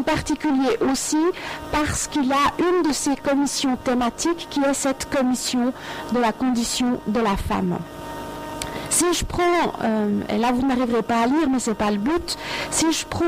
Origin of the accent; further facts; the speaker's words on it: Switzerland; pardon, je suis suisse, 94